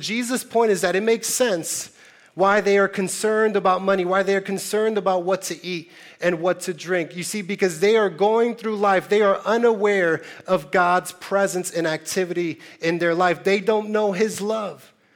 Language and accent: English; Newark, New Jersey, United States; I grew up in Newark, New Jersey, in low-income housing projects. We grew up on welfare